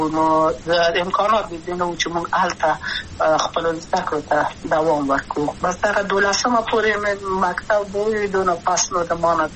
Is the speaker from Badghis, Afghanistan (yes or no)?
no; Kabul, Afghanistan; also born or lived in Maidan Wardak; د کابل په تخت پل سیمه کې یم او لویا شویم کابل که یم.